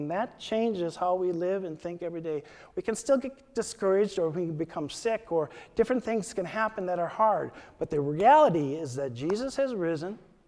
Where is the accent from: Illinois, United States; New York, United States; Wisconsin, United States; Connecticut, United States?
Wisconsin, United States; Some of you know that I'm from Wisconsin. I hope the Packers will win the Super Bowl.